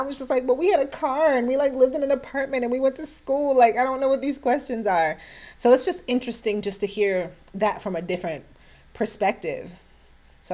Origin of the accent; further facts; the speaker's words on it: Jamaica; moved away; it reminded me of when I came here from Jamaica and people were like, wow, do you have running water?